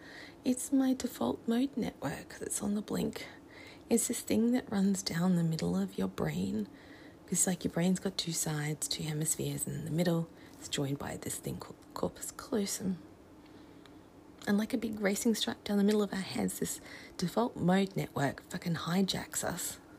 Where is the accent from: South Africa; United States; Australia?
Australia; in Ireland, which a big chunk of my family is from, shocker, I'm Australian